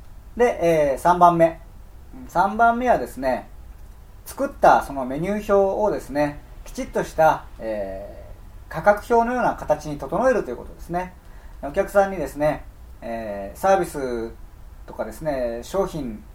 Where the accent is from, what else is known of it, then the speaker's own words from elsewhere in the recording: Yokohama, Kanagawa, Japan; 私横浜ですけども横浜ラーメンってありますよね。